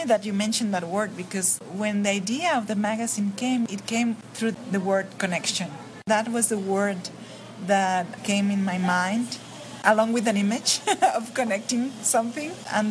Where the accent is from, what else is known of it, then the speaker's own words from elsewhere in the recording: Mexico; English is a second language; now in Houston, United States; You know, I'm originally from Mexico, but 15 years ago we moved to Houston, my family and myself.